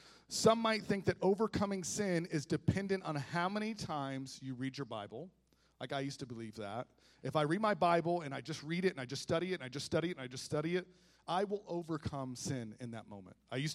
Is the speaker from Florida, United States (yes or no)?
yes; Melbourne, Florida, United States; I'm from the city, I'm from Melbourne, Florida